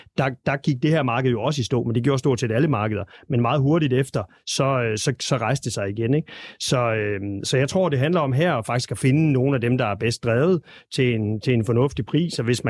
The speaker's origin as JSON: {"language": "Danish", "region": "West Jutland", "country": "Denmark", "said": "i øvrigt også en af mine første aktier, som vestjyde tilbage i 80-90'erne."}